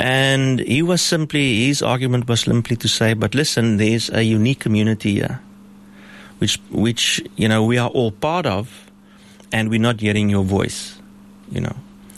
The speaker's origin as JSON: {"language": "English", "country": "South Africa", "said": "Well, the point is, we're South African, we're African, and hope is our thing."}